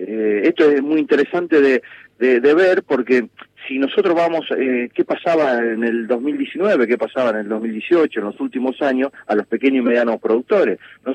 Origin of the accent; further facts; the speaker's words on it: Villa Eloísa, Santa Fe, Argentina; Soy de Villa Eloísa.